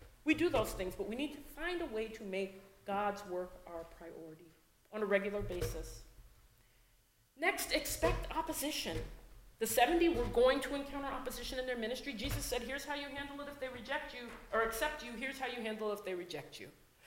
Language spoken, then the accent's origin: English; Connecticut, United States; also born or lived in Ohio; In New England, we don't do as many altar calls. I was raised in Connecticut, born in Ohio, but raised in Connecticut from a very young age, even before school.